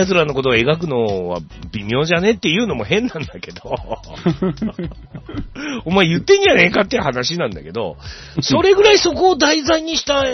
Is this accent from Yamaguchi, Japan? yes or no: yes; Yamaguchi, Japan; あの映画は俺は山口県民として結構誇りの映画の一本だね